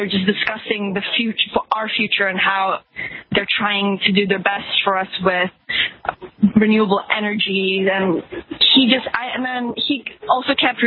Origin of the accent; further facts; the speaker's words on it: Toronto, Ontario, Canada; And I'm from Toronto